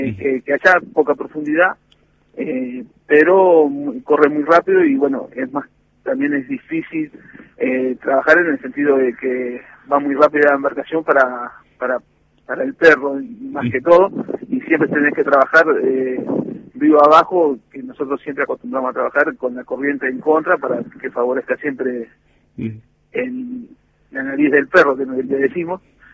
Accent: Santa Fe, Argentina; vinimos de Santa Fe, soy de la localidad del Corta

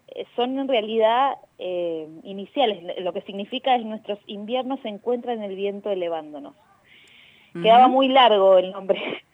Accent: Villa Pehuenia, Neuquén, Argentina; Nosotros, bueno, somos los cuatro de Villa Pehuenia. Tres estamos viviendo hace poquito acá, hace unos 2 años

